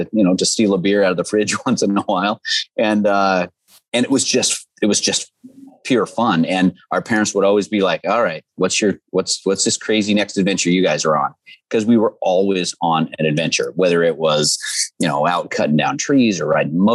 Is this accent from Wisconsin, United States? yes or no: no; Dorena, Oregon, United States; And I grew up outside of Cottage Grove, I grew up in a town called Dorena, which isn't even a town. It's just a reservoir. So we were outdoor kids